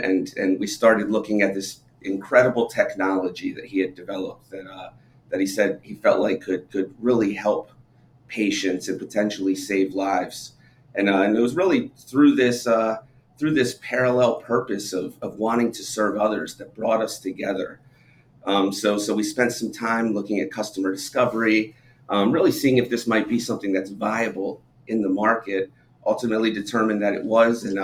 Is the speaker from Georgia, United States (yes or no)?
no; Baltimore, Maryland, United States; I grew up in the Baltimore area. I told you I'm still in Baltimore.